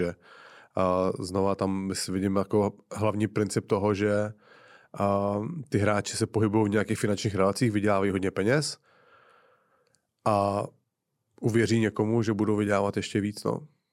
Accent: Plzeň, Plzeň Region, Czechia; tak už jsem tenkrát měl myšlenku, že zkusím něco otevřít v Plzni, odkud pocházím

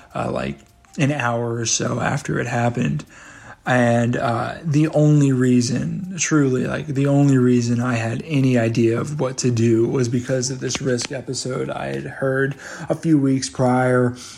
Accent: the South, United States; I was from Bible Belt South

